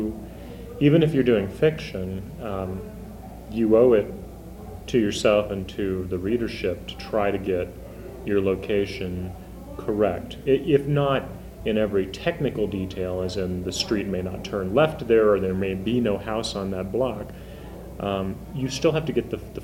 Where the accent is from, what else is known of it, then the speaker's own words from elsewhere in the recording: San Antonio, Texas, United States; But for me, growing up in the Anglo suburbs, it was completely possible to not be aware of the city's roots and the city's cultures.